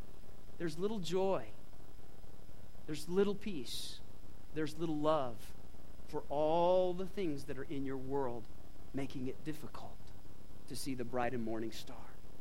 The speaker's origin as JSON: {"language": "English", "region": "New Mexico", "country": "United States", "said": "I'm from New Mexico. People just go by grandma and grandpa there."}